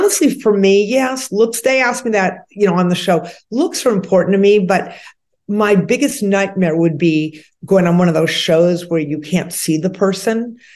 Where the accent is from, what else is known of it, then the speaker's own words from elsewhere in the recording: Boston, Massachusetts, United States; I'm from Boston. I'm a Yankee at heart.